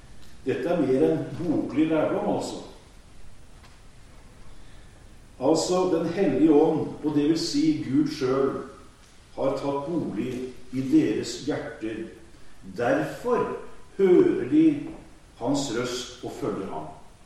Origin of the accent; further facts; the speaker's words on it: Kragerø, Telemark, Norway; Jeg hadde en del i Sandal i Kragen der jeg kommer fra